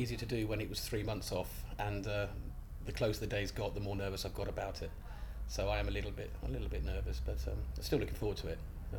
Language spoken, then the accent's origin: English; Perivale, London, United Kingdom; Well, I'm from London. I was born in a place called Perivale, which is just West London, and I've lived there and thereabouts all my life. My mum and dad are what you would call traditional Cockneys. They were born in the Sound of Bow Bells, and so I've lived around sort of West London.